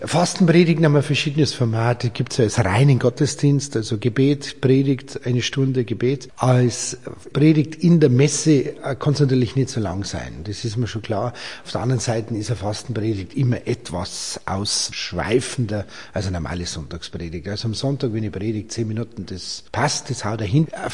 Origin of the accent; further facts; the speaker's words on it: Munich, Bavaria, Germany; ich bin geboren 1960 in München, bin gebürtiger Münchner und bis auf wenige Jahre, wo ich auswärts gewirkt habe, im bayerischen Oberland immer in München gewesen.